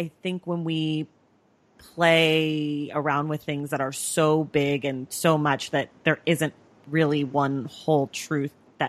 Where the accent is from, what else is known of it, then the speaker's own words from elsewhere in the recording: Oakland, California, United States; Right. I'm also from the Bay Area, and I also grew up as a dancer.